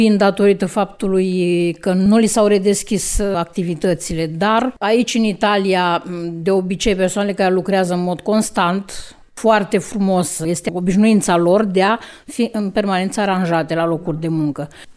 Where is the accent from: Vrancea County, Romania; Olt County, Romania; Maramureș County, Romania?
Vrancea County, Romania; Focșani; De lângă Focșani, de fapt, părinții mei sunt din Jariștea și eu sunt căsătorită în Mircești noi.